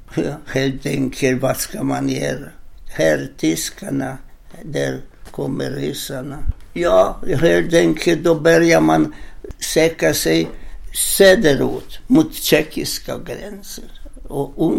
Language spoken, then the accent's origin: Swedish; southern Poland, Poland; Swedish is a second language; Jag är född faktiskt i norra Polen, men som lilla bebisen hamnade jag i södra Polen, alldeles i närheten av tjeckiska gränsen. Jag är född 1922 och 17 januari 22 och snart då fyller jag 93 år.